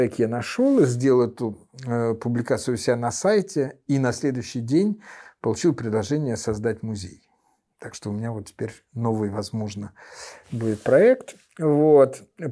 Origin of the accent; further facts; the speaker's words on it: Moldova; now in Berlin, Germany; я, как молдаванин, живущий в Берлине, абсолютно легально